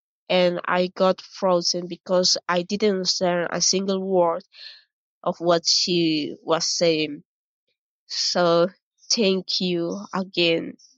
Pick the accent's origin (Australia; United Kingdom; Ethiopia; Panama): Panama; English is a second language; I'm from Panama. I've been using managingenglish.com to study English, and it really has helped me.